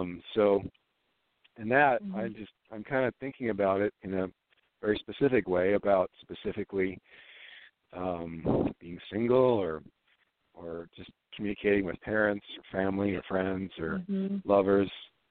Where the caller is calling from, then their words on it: Washington, United States; And I'm calling from Washington.